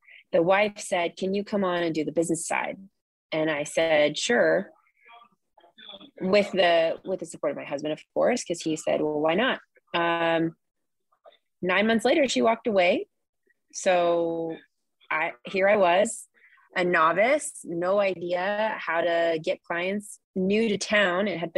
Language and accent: English; California, United States; now in Ventura, United States; He comes from Sacramento. I come from Orange County. So we needed a middle ground and we chose Ventura as our home.